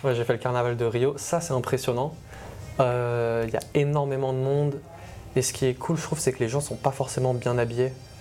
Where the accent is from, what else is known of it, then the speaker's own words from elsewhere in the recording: France; moi, les gars, je suis français, et en plus, je suis tunisien.